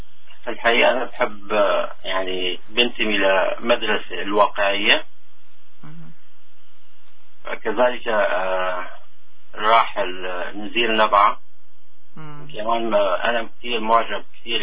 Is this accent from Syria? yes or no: yes; Syria; also born or lived in Turkey; now in Canada; أنا جيت كلاجئ، يعني طلعنا من البلد بسبب نتيجة حروب للأسف، يعني طلعنا من سوريا على تركيا، ومن تركيا